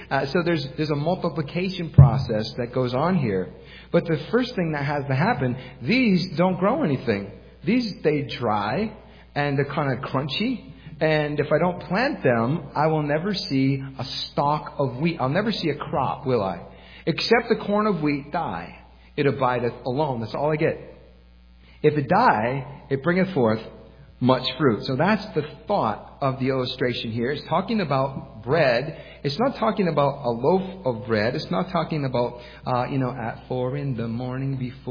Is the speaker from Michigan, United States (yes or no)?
yes; Michigan, United States; She's from Maine. I'm from Michigan.